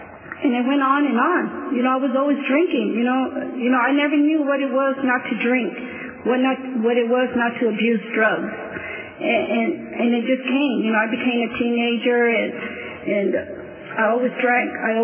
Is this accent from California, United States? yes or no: yes; Fresno, California, United States; And I'm from Fresno, California.